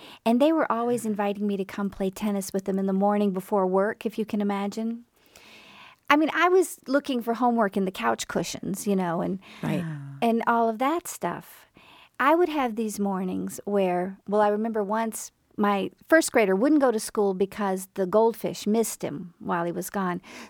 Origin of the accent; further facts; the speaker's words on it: the South, United States; And see, I'm from the South, where it must be a tradition that you're allowed to complain as long as you make it funny.